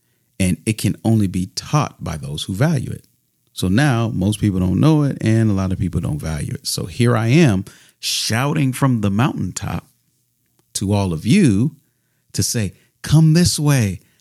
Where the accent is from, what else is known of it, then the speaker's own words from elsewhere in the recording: Minnesota, United States; my wife and I found a great dermatologist back in my home state in Minnesota.